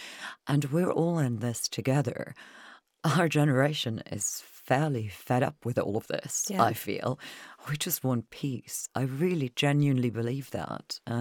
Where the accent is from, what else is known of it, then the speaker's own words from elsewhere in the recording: Germany; growing up in Germany, it was present, and that generation was still there.